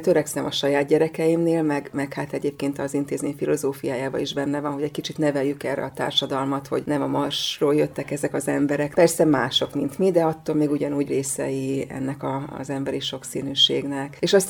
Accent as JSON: {"language": "Hungarian", "town": "Vác", "region": "Pest", "country": "Hungary", "tie": "born or raised there", "said": "én Vácon nőttem föl egyébként"}